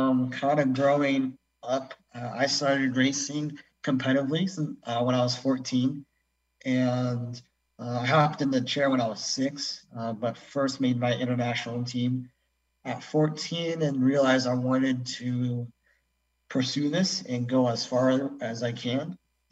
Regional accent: Cheney, Washington, United States; I am from Washington State, but I grew up in a small town in Cheney, which is at Eastern Washington, and on a little cattle ranch.

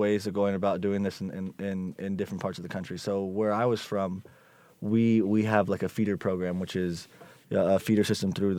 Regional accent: Lemoore, California, United States; also born or lived in Corcoran; I grew up initially in Corcoran, California, a town of about 11,000 people, real small in Central California. And then in seventh grade, I moved to a place called Lemoore, California, about 25 miles away.

